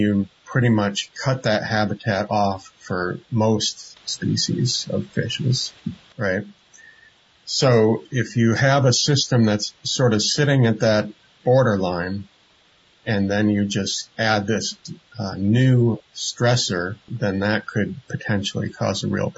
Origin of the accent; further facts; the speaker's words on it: Northeast, United States; I'm from the Northeast U.S., and so there's a legacy of acid rain in that part of the world.